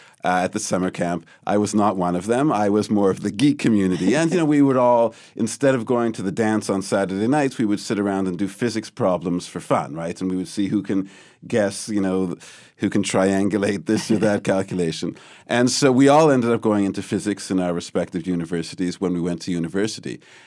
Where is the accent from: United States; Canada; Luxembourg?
Canada; Toronto, Ontario; Well, so I grew up in Toronto, Canada, and I'm from a Jewish family. In fact, my grandfather was a rabbi in that area. And I had a very strong Jewish identity growing up.